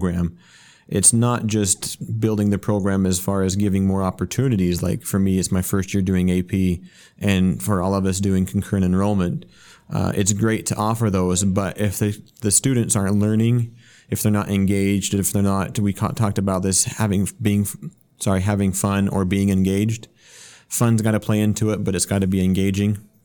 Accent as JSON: {"language": "English", "region": "Utah", "country": "United States", "said": "Where we're from Utah, we definitely have a large population of Spanish speakers."}